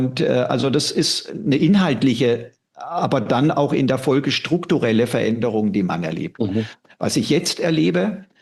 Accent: Donaueschingen, Baden-Württemberg, Germany; hört man wahrscheinlich von meiner Sprachmelodie her. Ja, ich komme aus der Ecke von Freiburg, aus dem südlichen Schwarzwald, dort, wo die Donau entsteht, aus Donau-Eschingen.

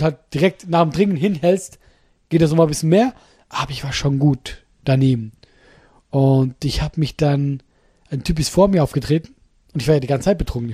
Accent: Luterbach, Solothurn, Switzerland; Solothurn. Das ist ein Kanton. Und daneben in einem Dorf.

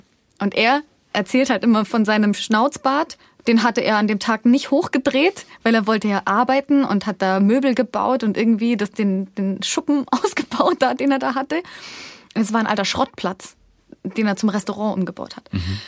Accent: Bruckmühl, Bavaria, Germany; Nein, ich bin hier in Bruckmühl aufgewachsen, hier geboren.

